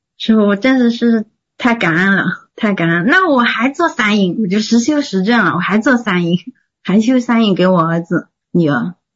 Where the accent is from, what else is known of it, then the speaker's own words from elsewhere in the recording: China; 身为一个中国人，能够如理如法